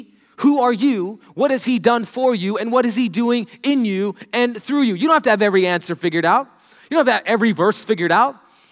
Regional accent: India; moved away; I grew up in India during the time of Star Wars, so I have no idea what Star Wars even was when I moved here.

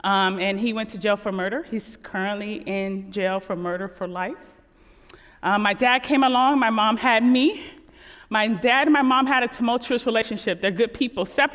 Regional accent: Los Angeles, California, United States; I am from Los Angeles, California, but my family hails from Kentucky and from Texas and as well as Indiana.

